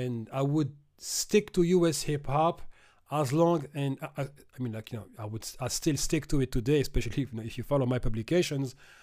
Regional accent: Paris, Île-de-France, France; And for kids like me growing up in Paris's banlieue, we always had stories about someone getting killed.

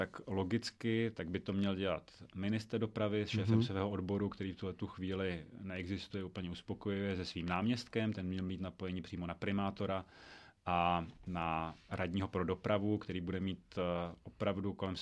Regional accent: Vysočina Region, Czechia; Já jsem rodák z Vysočiny a my jsme na lyžích jezdili od malička.

